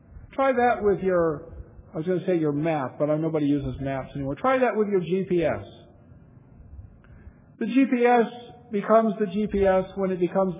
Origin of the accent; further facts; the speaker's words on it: Nebraska, United States; I'm from Nebraska. And our football coach, we say our in Nebraska. We don't have mountains. We don't have any natural lakes.